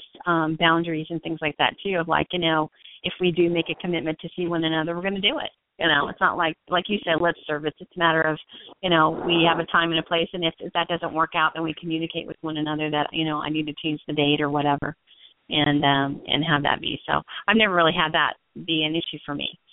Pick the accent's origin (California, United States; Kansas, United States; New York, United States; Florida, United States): California, United States; Yeah. I'm from California. I'm from